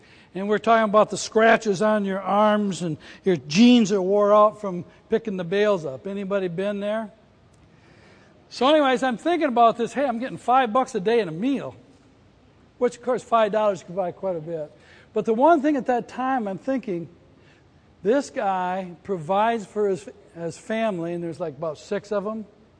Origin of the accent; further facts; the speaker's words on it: West Virginia, United States; I said, we're West Virginia. I said, we're probably cousins.